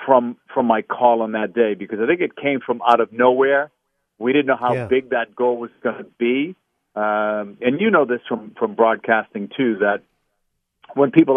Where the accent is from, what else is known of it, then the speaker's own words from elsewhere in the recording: Boston, Massachusetts, United States; No, it was actually when growing up in Boston, people would have assumed I might have been a baseball or Red Sox fan, but I really wasn't.